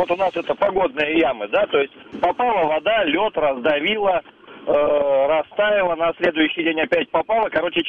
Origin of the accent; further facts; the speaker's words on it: Siberia, Russia; Я из Сибири вообще-то, но и в Норвегии несколько раз бывал